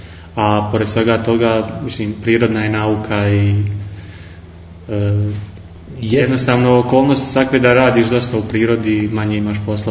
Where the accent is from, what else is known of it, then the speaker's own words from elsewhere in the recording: Nezuk, Federation of Bosnia and Herzegovina, Bosnia & Herzegovina; also born or lived in Tuzla; dolazim iz mjesta Nezuk u opštini Sapna. Tamo sam završio i srednju ekonomsku školu, nakon čega upisujem studije u Tuzli